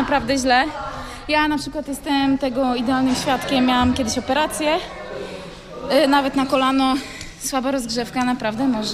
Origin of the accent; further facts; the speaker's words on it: Dobrzyń nad Wisłą, Kuyavian-Pomeranian Voivodeship, Poland; now in Toruń, Poland; No ale tak naprawdę pochodzę z małej miejscowości. Przyjechałam do Torunia, żeby studiować. Z Dobrzynia nad Wisłą, a dokładnie Leni Wielkie